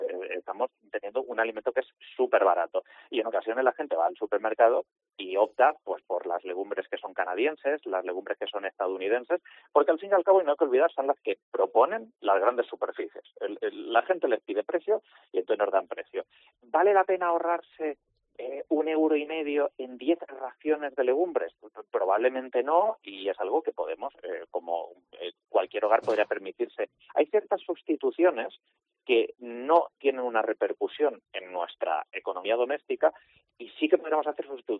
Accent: Spain; en el contexto como el español, que somos muy de carne, pescado, en el menú

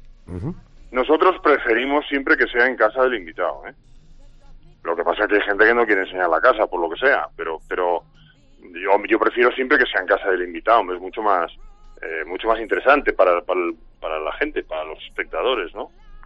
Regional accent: Seville, Andalusia, Spain; also born or lived in Madrid / Jerez; Yo en realidad soy de Madrid un poco por casualidad, porque toda mi familia es de Sevilla y he vivido en Sevilla la mayor parte de mi vida, menos los años que estuve en Jerez.

